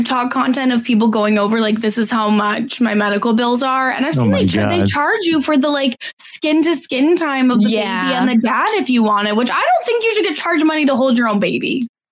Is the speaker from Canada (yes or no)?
yes; Canada; Sitting here as a Canadian, I'm just like, I can't believe you have to pay medical bills to have a baby.